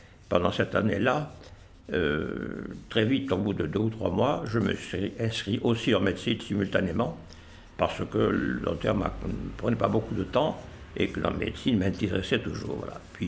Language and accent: French; Tlemcen, Tlemcen Province, Algeria; moved away as an adult; quelques kilomètres avant d'arriver à destination chez moi en Algérie, à Tlemcen.